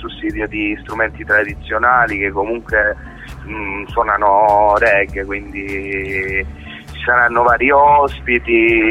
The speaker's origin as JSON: {"language": "Italian", "town": "Catanzaro", "region": "Calabria", "country": "Italy", "tie": "born or raised there", "moved": "yes", "lives_now": "Rome, Italy", "said": "io comunque sono originario di Catanzaro, provincia, vivo a Roma da 12 anni, però comunque io quando parlo cerco di parlare italiano"}